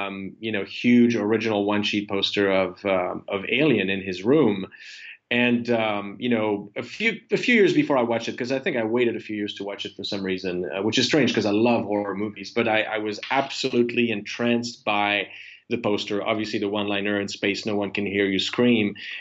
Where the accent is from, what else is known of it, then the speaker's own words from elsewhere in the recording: Geneva, Switzerland; I lived in Geneva. I was raised in Geneva